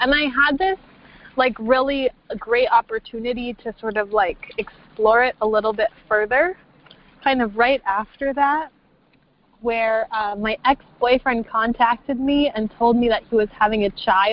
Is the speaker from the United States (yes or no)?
no; Switzerland; now in Netherlands; I was formerly from Switzerland, and I'm now from Holland.